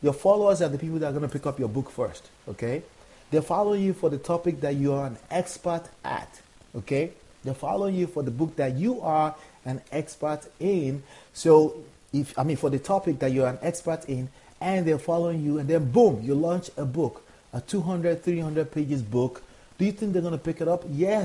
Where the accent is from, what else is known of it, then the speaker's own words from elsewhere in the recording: Nigeria; born there; I was born in Nigeria